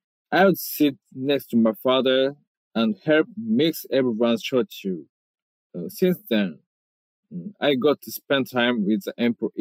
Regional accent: Ichikikushikino, Kagoshima, Japan; Yeah, I'm from Ichikusuki no city, Kagoshima, in Japan.

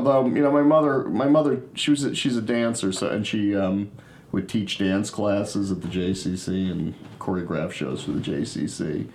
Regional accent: Rochester, New York, United States; I grew up in Rochester, New York.

